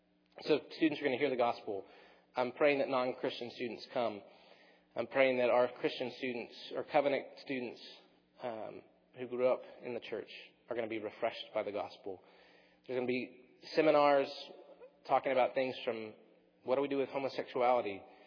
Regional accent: Longview, United States; he's from Longview, my hometown

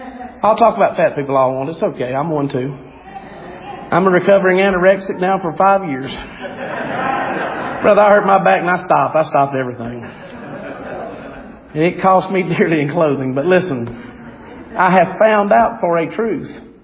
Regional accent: Gaffney, South Carolina, United States; I'm from Gaffney. We didn't put up with that growing up.

